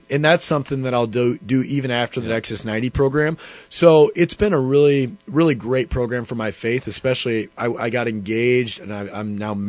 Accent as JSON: {"language": "English", "town": "Fort Dodge", "region": "Iowa", "country": "United States", "tie": "born or raised there", "said": "My hometown is Fort Dodge, where I'm originally from."}